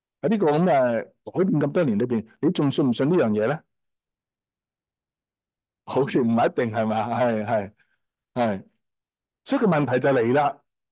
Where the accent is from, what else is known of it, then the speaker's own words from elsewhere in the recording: China; 即系我哋中国人啦吓，好多时从细细个都听到噶